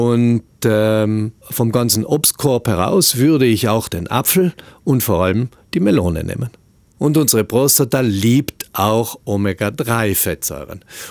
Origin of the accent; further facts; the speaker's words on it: South Tyrol, Italy; bei uns in Südtirol wahrscheinlich so diese 20 Minuten. Je heller die Haut, desto weniger lang. Und wir Südtiroler sind ja so die klassischen Eincremer am Meer